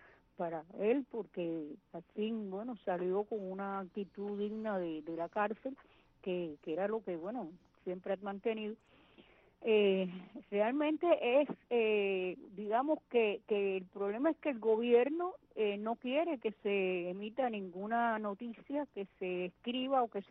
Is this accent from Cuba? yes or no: yes; Cuba; somos cubanos que queremos expresar lo mejor para nuestro país